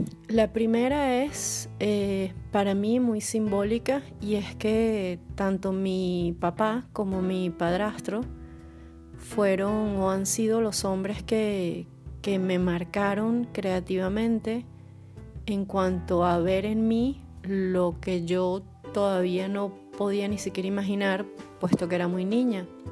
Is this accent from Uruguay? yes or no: no; Venezuela; Este episodio lo estoy grabando justamente cuando se celebra el Día del Padre en mi país, en Venezuela